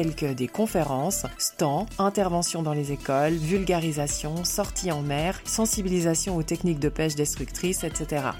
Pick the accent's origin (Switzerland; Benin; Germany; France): Switzerland; en tant que Suissesse, moi-même, je n'ai pas pu signer